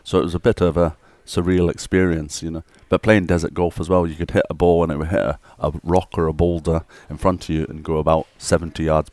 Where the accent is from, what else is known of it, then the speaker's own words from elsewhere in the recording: Bahrain; moved away; I was brought up in the Middle East and played golf at a place called Awali Golf Club in Bahrain, and it was a desert course.